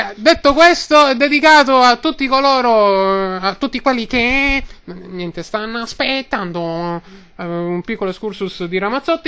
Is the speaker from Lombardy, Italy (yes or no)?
no; Rome, Lazio, Italy; born there; Ed è vero che mia sorella è nata a Centocelle! Io sono nata all'Euro!